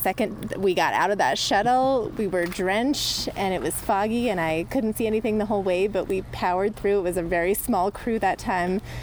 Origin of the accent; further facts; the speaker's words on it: Boulder, Colorado, United States; I'm from Boulder, Colorado.